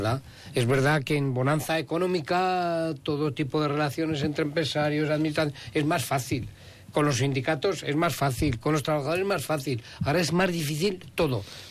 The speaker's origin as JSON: {"language": "Spanish", "region": "Aragon", "country": "Spain", "said": "hay que hacer de tripas corazón, como se dice en mi tierra. Esto no es anglosajón, esto es aragonés."}